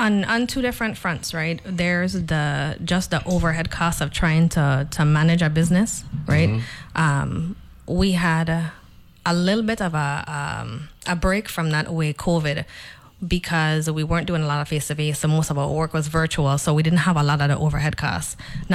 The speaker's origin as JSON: {"language": "English", "region": "St. Croix", "country": "U.S. Virgin Islands", "said": "I'm from here. It's a Crucian."}